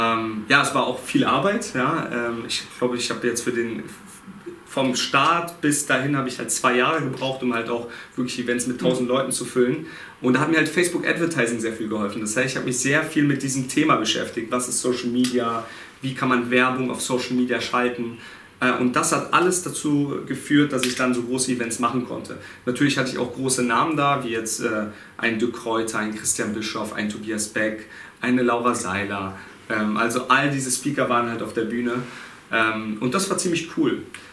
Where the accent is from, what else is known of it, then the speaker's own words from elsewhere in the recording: Berlin, Germany; Ich komme auch aus Berlin, lebe in Berlin, meine Agentur ist in Berlin.